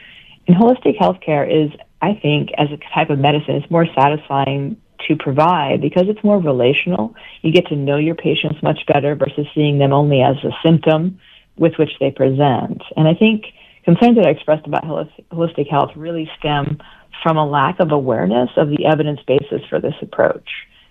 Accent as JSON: {"language": "English", "region": "Vermont", "country": "United States", "said": "I came from Vermont to attend Bastyr University, and I'm still living here. So I'm an example of somebody who's from another state"}